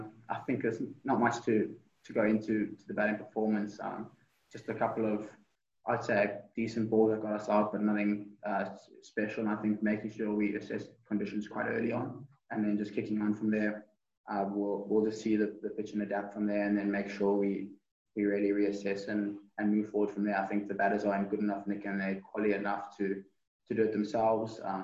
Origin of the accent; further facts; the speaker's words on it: Johannesburg, Gauteng, South Africa; born there; No, I was born in Johannesburg.